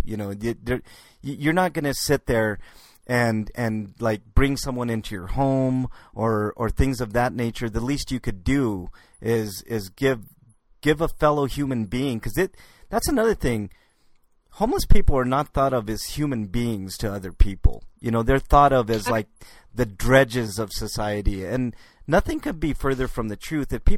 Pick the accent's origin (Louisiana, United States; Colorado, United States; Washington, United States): Colorado, United States; Denver; When I grew up, I grew up here in Denver, you know, on the west side of Denver, you know, kind of a, you know, hood per se.